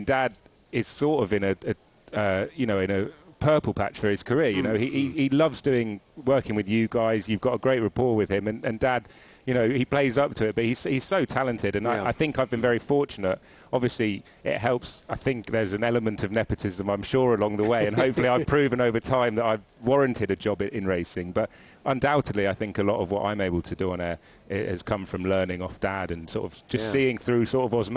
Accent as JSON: {"language": "English", "region": "South West England", "country": "United Kingdom", "tie": "born or raised there", "said": "I grew up with mum in Somerset."}